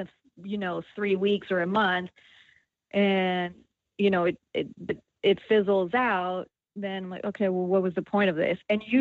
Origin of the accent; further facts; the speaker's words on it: Greece; in fact, I'm actually from Greece, which kind of adds to the problem because over there roles are more traditional.